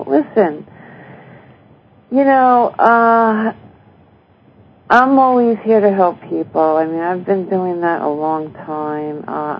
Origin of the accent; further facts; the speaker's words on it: Miami, Florida, United States; Oh, Miami. You know, I was raised in Miami.